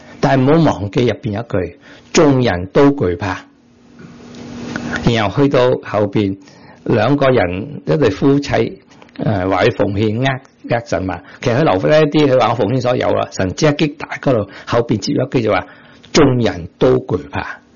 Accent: Guangzhou, Guangdong, China; 我哋广州人叫佢做咩啊？

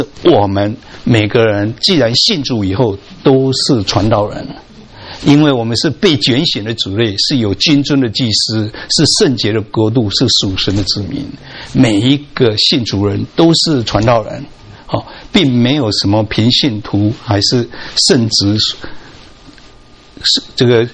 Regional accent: Taiwan; moved away as an adult; now in United States; 我那年刚好60岁了，想到第一个30年，我在台湾出生长大，不认识神，从来没有听过完备的福音。也没有去过礼拜堂，但是神让我在我31岁在美国信主，把我带到美国

